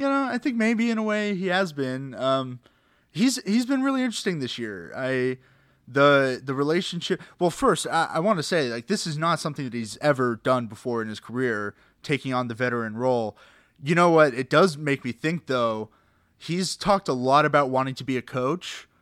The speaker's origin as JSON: {"language": "English", "town": "Dallas", "region": "Texas", "country": "United States", "said": "maybe it's because I'm from Dallas"}